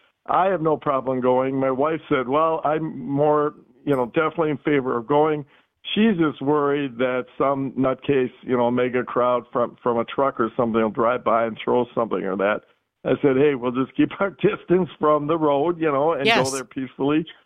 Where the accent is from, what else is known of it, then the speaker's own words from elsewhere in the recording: Brookfield, Wisconsin, United States; Yes, I'm from Brookfield.